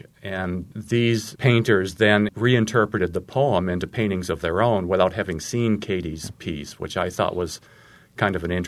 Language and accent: English; Maine, United States; accent: Maine; I haven't completely lost my accent.